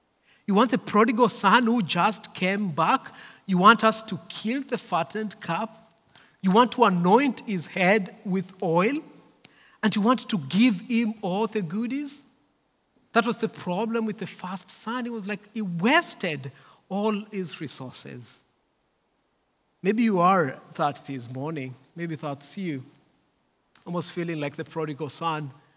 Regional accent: Kenya; first language Kamba; English is a second language; I always like when I read Psalm 23 in my native language, which is Kamba, because the emphasis of verses 6 is just beautiful.

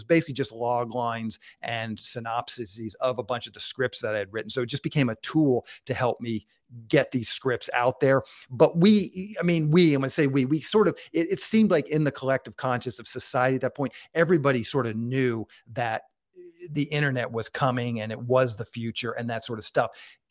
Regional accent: Annapolis, Maryland, United States; So I grew up in Annapolis, Maryland. I think it's probably very typical to a lot of towns in America.

